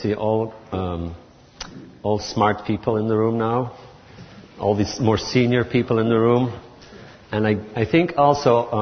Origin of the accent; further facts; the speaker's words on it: Belgium; I'm from Belgium.